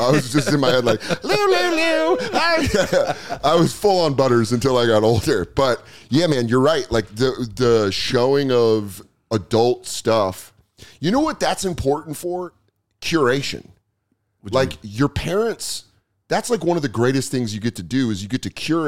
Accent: Colorado, United States; And I'm from Colorado, so it was like on the nose.

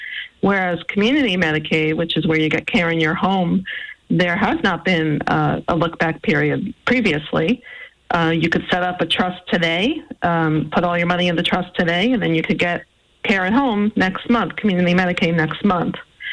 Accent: Massachusetts, United States; I picture a giant lobster claw, but maybe that's because I'm from Massachusetts.

